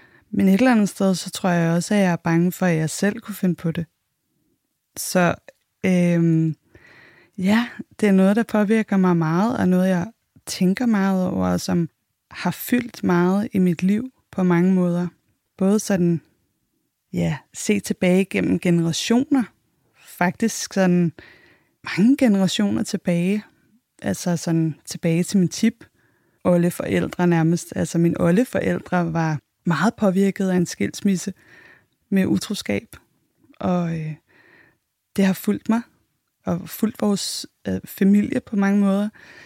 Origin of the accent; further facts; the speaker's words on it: Copenhagen, Capital Region of Denmark, Denmark; Jeg blev født i 1984. Jeg er københavner.